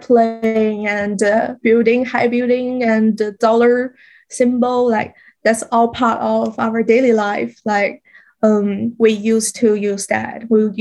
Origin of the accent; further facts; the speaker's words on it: Harbin, Heilongjiang, China; I grew up in China, but my hometown is called Harbin, and Harbin is a mixed culture city.